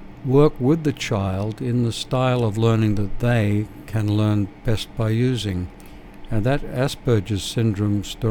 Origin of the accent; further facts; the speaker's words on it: Australia; now in United States; our listeners know that I'm an Australian, 75 years old